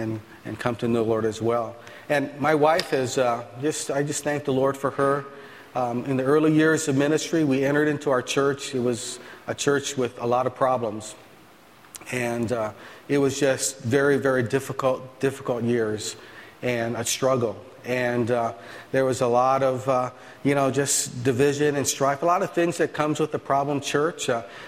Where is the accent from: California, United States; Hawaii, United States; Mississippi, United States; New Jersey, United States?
Hawaii, United States; As John said, I am actually from Hawaii, and my wife is from Alaska.